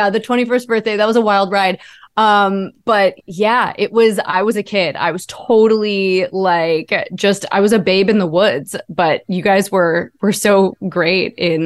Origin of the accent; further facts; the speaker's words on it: Ohio, United States; I grew up in Ohio.